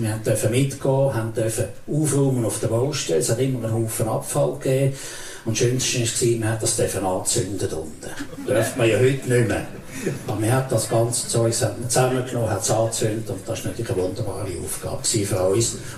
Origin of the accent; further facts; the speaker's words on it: Thurgau, Switzerland; Das sind unsere Ursprünge. Kanton Thurgau, also ich bin Thurgauer. Mit Heimat dort Todswil.